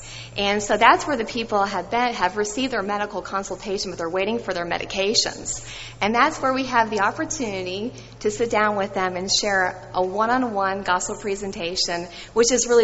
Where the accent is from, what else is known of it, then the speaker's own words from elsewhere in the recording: Pensacola, Florida, United States; I'm from Pensacola, Florida